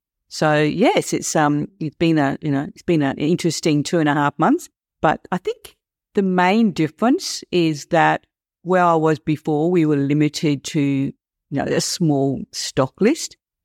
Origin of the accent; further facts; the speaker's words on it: Adelaide, South Australia, Australia; I'm from Adelaide originally, South Australia. So I've got a bit of a soft spot for South Australia.